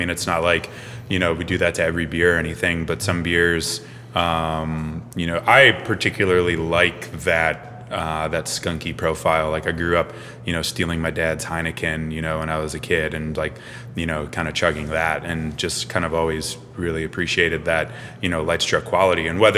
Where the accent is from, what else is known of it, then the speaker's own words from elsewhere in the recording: Cleveland, Ohio, United States; I'm from Cleveland, so.